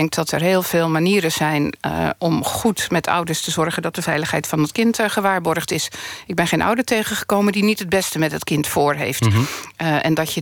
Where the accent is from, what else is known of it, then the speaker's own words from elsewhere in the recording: Rotterdam, South Holland, Netherlands; Kijk, ik ben van Rotterdam.